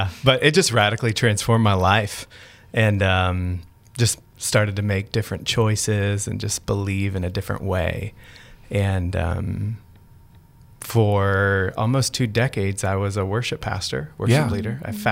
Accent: Maryland, United States; also born or lived in Baltimore; So I'm an East Coaster. Born and raised in Maryland. Actually was born in Baltimore City.

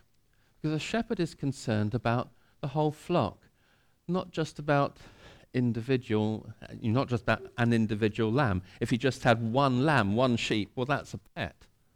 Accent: London, United Kingdom; also born or lived in North Wales; now in England; I was brought up in North London.

